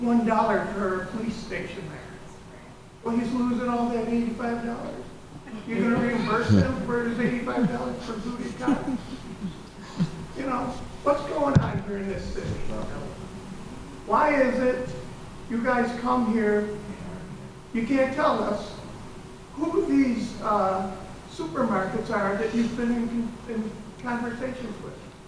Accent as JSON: {"language": "English", "town": "Kenmore", "region": "New York", "country": "United States", "said": "I live at 201 Ellicott. I'm originally from Kenmore, New York, a suburb"}